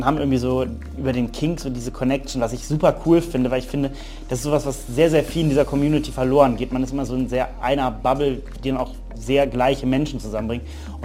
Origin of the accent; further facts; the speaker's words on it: Rhineland, Germany; also auch bei uns im Rheinland, das würde jetzt nicht groß auffallen